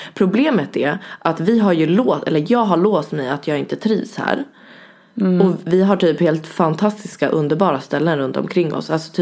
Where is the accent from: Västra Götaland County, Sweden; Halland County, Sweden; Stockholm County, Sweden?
Stockholm County, Sweden; Vårberg; lilla förortsbruden från Vårberg